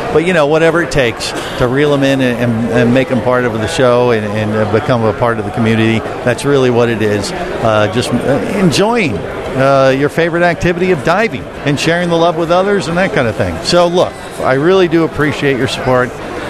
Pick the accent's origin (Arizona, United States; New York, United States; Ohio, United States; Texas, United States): Ohio, United States; now in Orlando, United States; Well, and I just stayed in Orlando, but I came from Ohio, too.